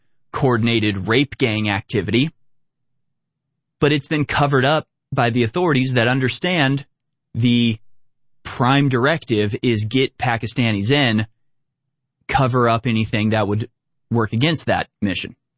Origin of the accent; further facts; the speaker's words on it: United States; So like I said, maybe it's easier for me as an American to have a view of like Ireland.